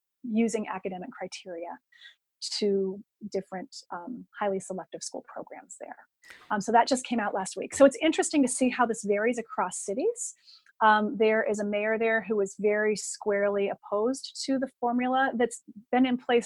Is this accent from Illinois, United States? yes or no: yes; Chicago, Illinois, United States; this, to me, is something that I've been learning as a Chicagoan.